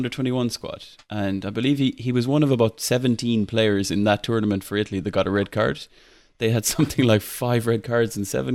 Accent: Ireland; accent: Irish; I'm trying to contain my Irish accent here

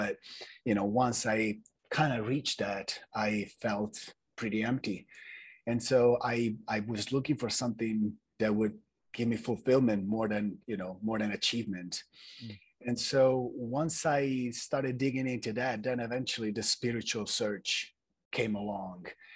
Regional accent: Italy; especially coming from a very Catholic place. You know, I was born and raised in Italy, you know, church, school, church on Sundays, and masses here, masses there, rituals and stuff.

